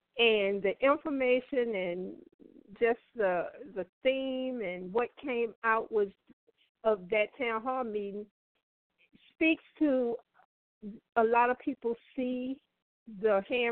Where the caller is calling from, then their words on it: Richmond, Virginia, United States; Richmond, Virginia.